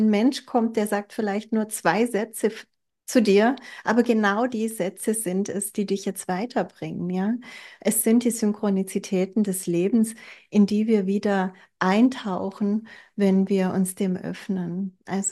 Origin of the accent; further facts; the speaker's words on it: Germany; aber ich liebe dieses Land, es ist meine Heimat und sobald es da wieder erträglicher wird, kann ich das auch wieder machen. Und das wird es werden. Deutschland ist ein tolles Land.